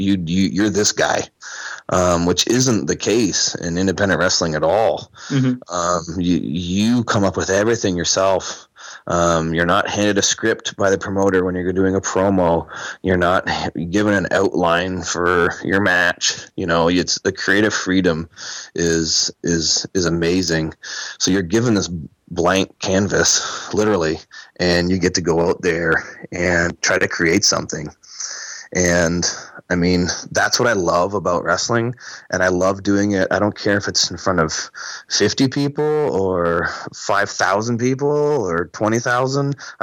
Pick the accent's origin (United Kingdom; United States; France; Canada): Canada; I'm Canadian.